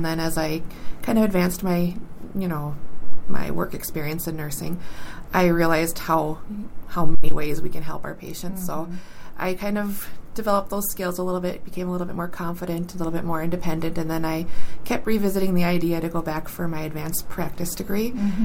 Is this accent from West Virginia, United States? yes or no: no; Pelican Rapids, Minnesota, United States; Well, I did grow up pretty much in Pelican Rapids, so I grew up with a lot of friends from different cultures.